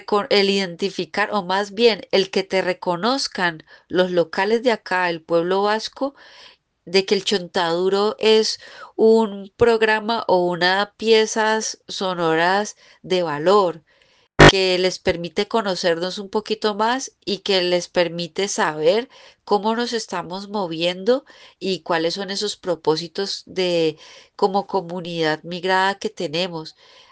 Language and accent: Spanish; Cali, Valle del Cauca, Colombia; accent: caleño; en especial pues la mía, que es la caleña, ¿no? Porque pues yo vengo de Cali